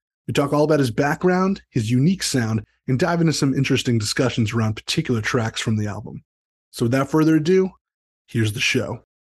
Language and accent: English; Atlanta, Georgia, United States; We're from Atlanta. And so, yeah, traffic's second nature.